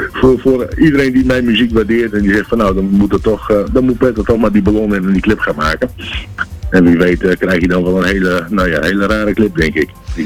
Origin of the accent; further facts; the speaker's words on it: Oude Pekela, Groningen, Netherlands; En ik kom uit Oude Pekelaar oorspronkelijk.